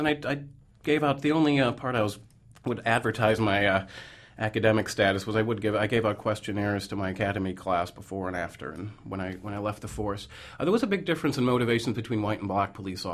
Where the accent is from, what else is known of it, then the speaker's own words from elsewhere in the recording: Chicago, Illinois, United States; also born or lived in Boston; now in New York, United States; I grew up in Chicago, I lived in Boston, and now New York.